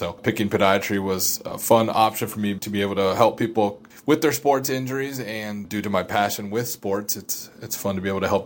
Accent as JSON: {"language": "English", "town": "Des Moines", "region": "Iowa", "country": "United States", "said": "So I'm from Des Moines originally, so not too far away."}